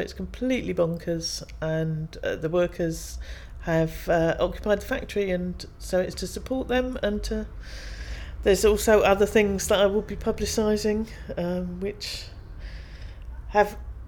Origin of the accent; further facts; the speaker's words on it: London, United Kingdom; born there; now in Whitley Bay, United Kingdom; My date of birth is the 16th of August 1953 and I now live in Whitley Bay, but I was born in London. Whitley Bay in its northeast.